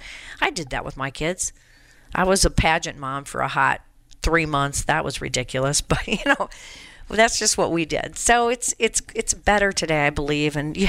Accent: Colorado, United States; Mm-hmm. It's ruined my home state of Colorado.

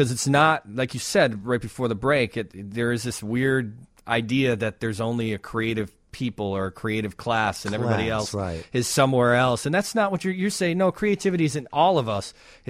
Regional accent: Chicago, Illinois, United States; I mean, I grew up here in Chicago, and we listened to radio stations, and your music was played nonstop in this town.

